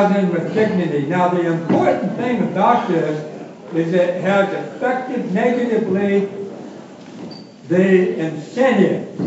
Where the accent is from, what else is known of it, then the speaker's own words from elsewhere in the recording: California, United States; born there; Well, I was born in Humboldt County 15 years ago.